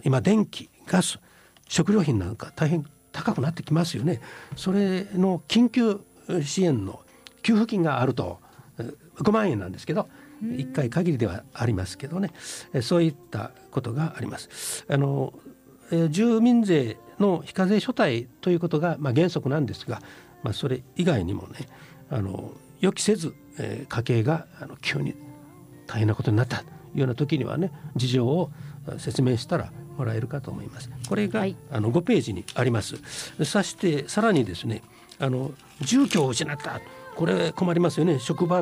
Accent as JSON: {"language": "Japanese", "region": "Hiroshima", "country": "Japan", "said": "私たち広島人もね、何かご縁でお手伝いできることがあったらいいかなと思っておるところなんです"}